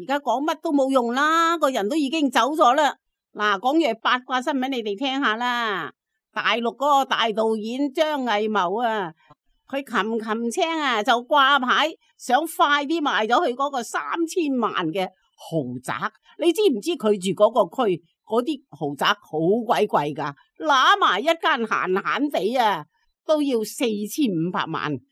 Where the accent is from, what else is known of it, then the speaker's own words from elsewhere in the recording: Hong Kong; 我哋香港人